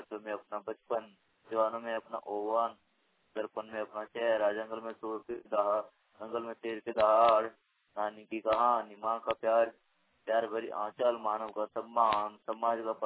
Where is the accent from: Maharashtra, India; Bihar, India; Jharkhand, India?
Jharkhand, India; Gazi; मैं ग्राम गाजी पोस्ट लेदा जिला गिरिडीह के निवासी हूँ।